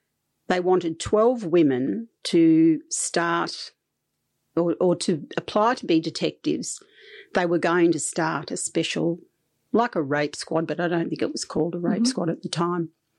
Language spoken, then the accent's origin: English; New South Wales, Australia; I came from New South Wales.